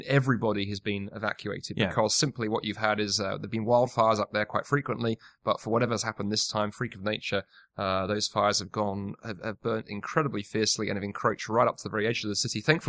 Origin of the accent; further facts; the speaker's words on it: London, United Kingdom; moved away as an adult; now in Toronto, California, United States; So, so I come from London, in England originally, but the last 6 years, my wife and I have been living in Toronto in Canada.